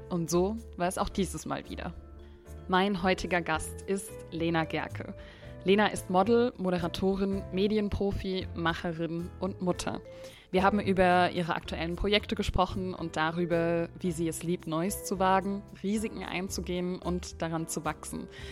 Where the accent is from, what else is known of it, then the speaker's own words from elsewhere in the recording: Baden-Württemberg, Germany; Der Wein kam aus Baden, ein Anbaugebiet, das sich von Tauberfranken ganz im Norden, meiner Heimat, bis runter in das Markgräflerland und zum Bodensee im Süden streckt.